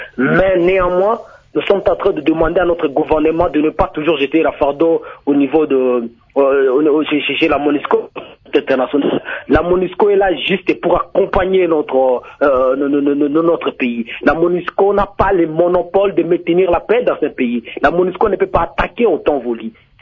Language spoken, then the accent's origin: French; Ituri, DR Congo; L'insécurité, ici, chez nous, en Ituri, est due à plusieurs choses.